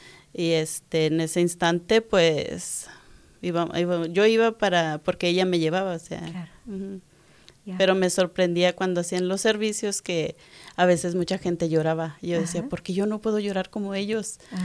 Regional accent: Ciudad Juárez, Chihuahua, Mexico; born there; Nací en Ciudad Juárez, Chihuahua, México

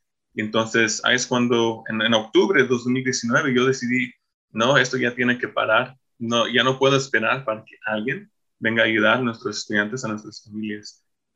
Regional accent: Los Angeles, California, United States; also born or lived in Bolivia; a los 7 años, yo crecí en Los Ángeles, California. Y nací en la ciudad, en el noreste de Los Ángeles.

